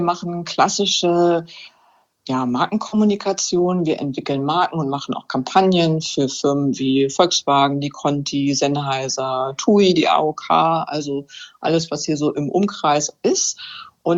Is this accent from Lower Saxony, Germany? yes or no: yes; Hänigsen, Lower Saxony, Germany; now in Burgdorf, Germany; Ich komme ursprünglich aus Henigsen und Burgdorf war ja fast schon immer die große Stadt für mich.